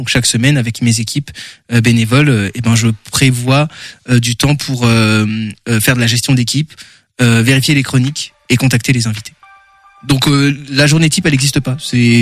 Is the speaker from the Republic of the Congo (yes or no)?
no; Angers, Pays de la Loire, France; J'ai grandi à Angers.